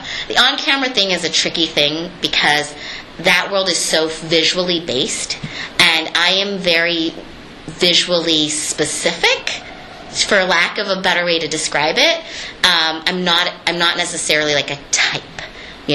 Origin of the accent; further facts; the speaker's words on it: Maynard, Massachusetts, United States; also born or lived in Kalamazoo, Michigan; because I was born in Kalamazoo, Michigan, and I used to live in Maynard, Massachusetts. So like as a kid, I sounded different than I do now.